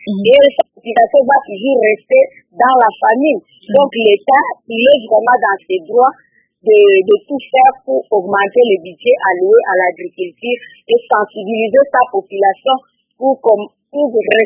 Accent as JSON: {"language": "French", "town": "Kikwit", "region": "Kwilu", "country": "DR Congo", "said": "Mais chez nous, à Kikwit, ce que nous observons, les produits sont vendus à partir du champ."}